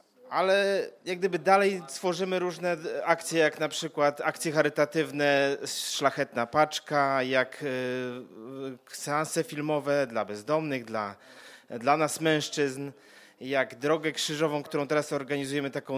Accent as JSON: {"language": "Polish", "town": "Wejherowo", "region": "Pomeranian Voivodeship", "country": "Poland", "said": "Dzień dobry, jesteśmy z Wejherowa."}